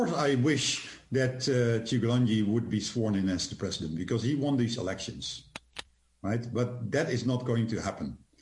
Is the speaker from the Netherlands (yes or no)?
yes; Netherlands; I'm from the Netherlands